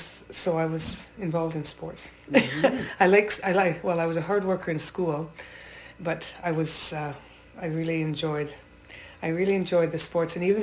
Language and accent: English; Edmonton, Alberta, Canada; I was born and raised in Edmonton.